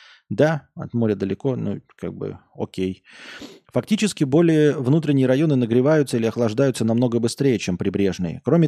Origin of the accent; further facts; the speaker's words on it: Yakutsk, Sakha Republic, Russia; хочет, видимо, чтобы я прокомментировал про мой родной город Якутск.